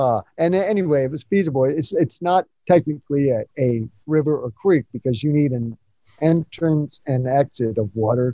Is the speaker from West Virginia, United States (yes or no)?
yes; West Virginia, United States; Like, this was played in my house. I grew up in West Virginia.